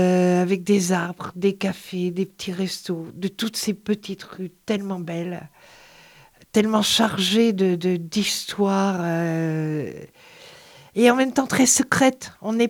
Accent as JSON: {"language": "French", "town": "Montpellier", "region": "Occitanie", "country": "France", "tie": "born or raised there", "also_born_or_lived": "Paris", "said": "c'est ce que j'ai connu moi dans ma jeunesse à Montpellier, à Paris."}